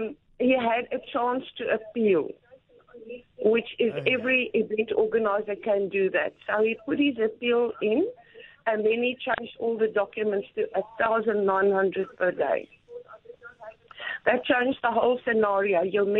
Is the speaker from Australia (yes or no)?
no; Pretoria, Gauteng, South Africa; I'm also from Pretoria, down here for 7 years.